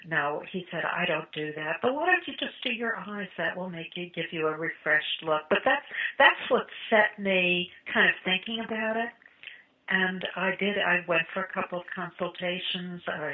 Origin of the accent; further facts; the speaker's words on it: New York, United States; You know, I went to a summer camp where I was from Long Island, but most of the people were from the city.